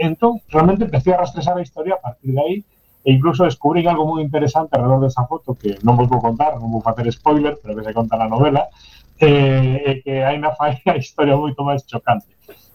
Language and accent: Galician; A Pobra do Caramiñal, Galicia, Spain; Me acordo que na Pobra do Caramiñal, de onde son eu, que é un sitio que está como uns 12 kilómetros de Baroña